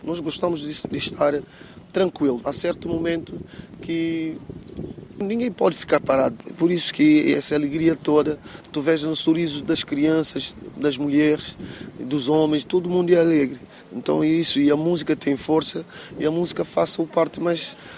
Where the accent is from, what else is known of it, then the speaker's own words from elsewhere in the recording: Cape Verde; eu sou cabo-verdiano, eu gosto da música de Cabo Verde